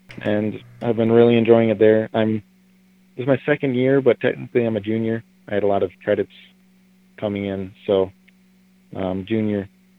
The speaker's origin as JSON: {"language": "English", "town": "Bass", "region": "South Dakota", "country": "United States", "tie": "born or raised there", "said": "I was born and raised in Bass, South Dakota, on our family farm, growing corn and soybeans primarily."}